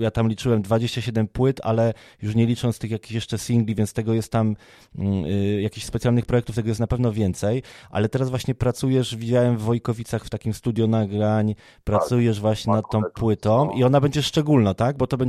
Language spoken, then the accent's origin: Polish; Gliwice, Silesian Voivodeship, Poland; bo na przykład ja z Gliwic do Białegostoku tak szybko nie dojadę